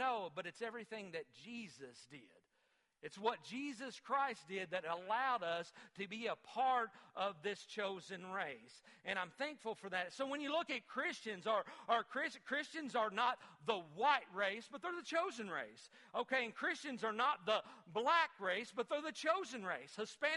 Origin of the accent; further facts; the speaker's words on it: Litchfield, Kentucky, United States; Me too, man. Boop. Go Litchfield, okay? We're from Litchfield. That's in western Kentucky.